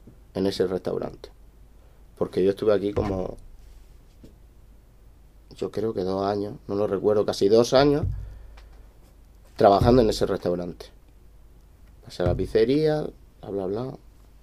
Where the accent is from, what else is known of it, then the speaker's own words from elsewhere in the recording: Spain; A veces hay un chico ahí que somos todos españoles y sí que hablamos mucho español y se nos olvida que está ahí el chico.